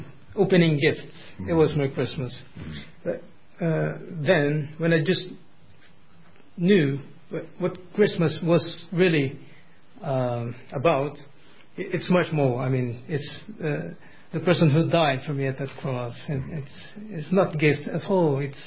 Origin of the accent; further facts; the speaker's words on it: Belém, Pará, Brazil; No, no, I come from Brazil.